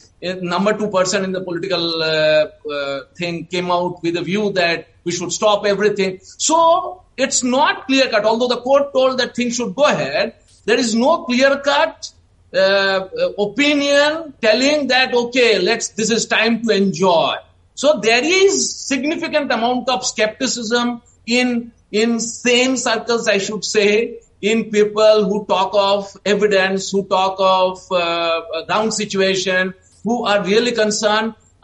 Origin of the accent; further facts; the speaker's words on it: West Bengal, India; given the fact that I'm from West Bengal, I knew that this question is going to come to me.